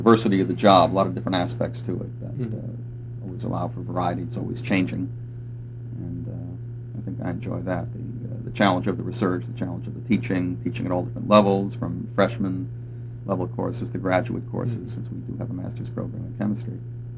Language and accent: English; Chicago, Illinois, United States; Growing up in Chicago, and even first moving to Youngstown, I had never belonged to a congregation before.